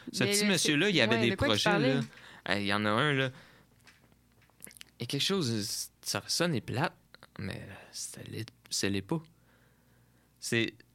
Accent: Quebec, Canada; parce qu'on est deux, on vient de la Rive-Sud, fait qu'on va savoir c'est où.

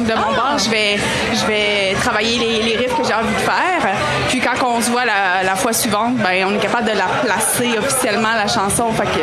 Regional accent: Quebec City, Quebec, Canada; now in Saguenay, Canada; Je suis originaire de Québec, mais maintenant, j'habite au Saguenay.

